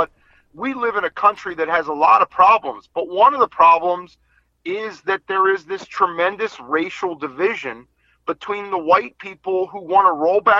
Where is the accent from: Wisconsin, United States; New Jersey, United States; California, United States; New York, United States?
New Jersey, United States; Atlantic City; I'm from Atlantic City, New Jersey. I went to Atlantic City High School. I had my bar mitzvah at Trump Castle Hotel and Casino in Atlantic City.